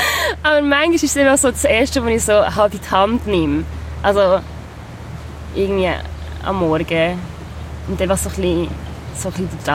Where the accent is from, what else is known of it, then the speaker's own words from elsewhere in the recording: Biel, Bern, Switzerland; ich bin ja in Biel aufgewachsen, also meine grösste Zeit. Und da gibt es auch den See